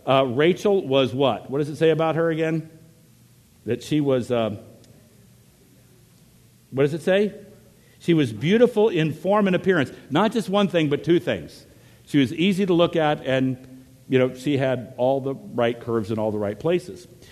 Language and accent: English; Virginia, United States; also born or lived in Texas; I'm making reference to life growing up in Virginia and then Texas.